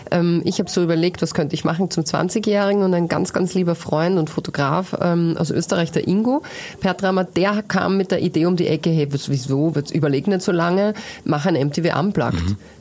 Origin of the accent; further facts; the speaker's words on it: Trentino-Alto Adige, Italy; Ja, Südtirol sowieso. Das gehört ja zu mir daheim. Meine Heimat.